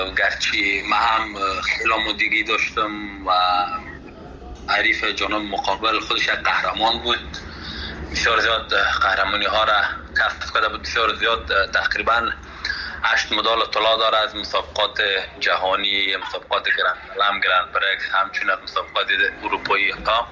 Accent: Afghanistan; من به خودم به یک جوان افغان که از افغانستان آمدم

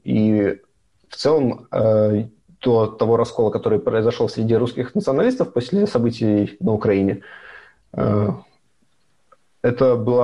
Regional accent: Belarus; moved away as an adult; now in Russia; я белорус

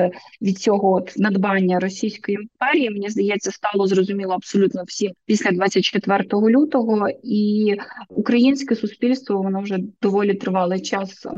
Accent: Odesa, Odesa Oblast, Ukraine; якщо знову ж таки апелювати до моєї рідної Одеси

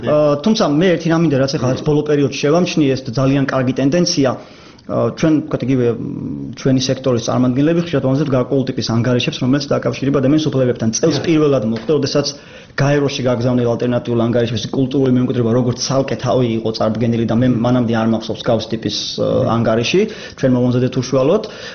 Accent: Batumi, Adjara, Georgia; რეალურად მე ბათუმში დავიბადე, გავიზარდე

